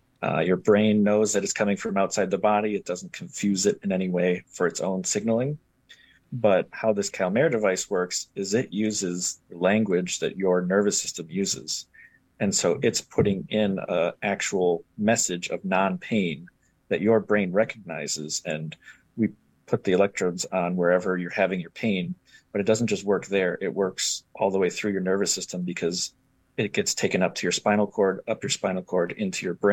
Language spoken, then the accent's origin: English; Oshkosh, Wisconsin, United States; I graduated from Concordia University in 2019, and I grew up and born and raised in Oshkosh.